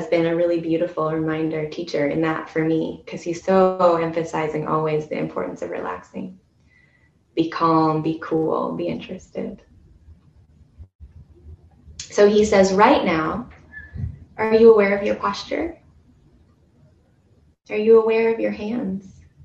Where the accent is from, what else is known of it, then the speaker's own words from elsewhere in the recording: Ashland, United States; living here in my hometown in Ashland, I live about just a 10-minute walk from my parents.